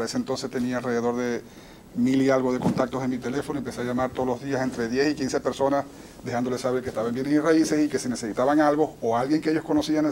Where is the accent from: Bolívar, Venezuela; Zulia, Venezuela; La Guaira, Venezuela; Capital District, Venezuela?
Zulia, Venezuela; Maracaibo; yo soy de Maracaibo, como te das cuenta hablo bastante rápido